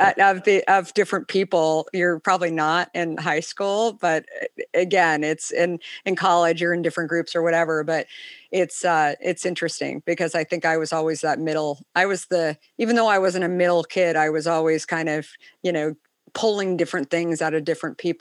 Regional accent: Scottsdale, Arizona, United States; I grew up in Scottsdale and it's in the summer.

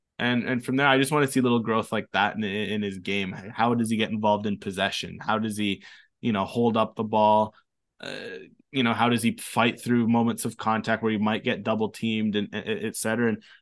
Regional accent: Canada; as a Canadian

